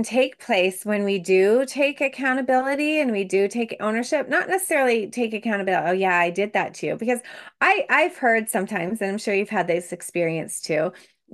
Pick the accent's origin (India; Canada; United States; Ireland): Canada; Montreal, Quebec; I grew up in Montreal. Let me tell you, Montreal is bad for winter.